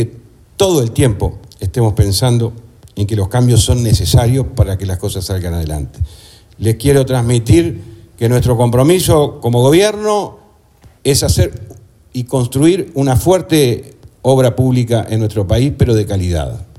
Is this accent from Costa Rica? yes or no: no; Uruguay; Como país, como uruguayo y como integrante del gobierno